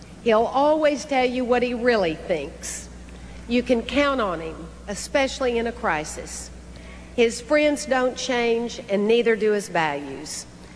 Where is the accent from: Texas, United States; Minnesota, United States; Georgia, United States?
Texas, United States; George and I grew up in West Texas, where the sky seems endless, and so do the possibilities.